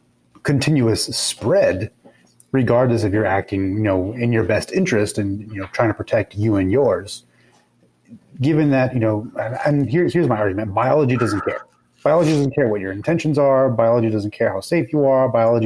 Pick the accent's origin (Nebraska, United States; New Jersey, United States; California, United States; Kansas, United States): California, United States; Covina; in Covina, where my hometown, there's a downtown Covina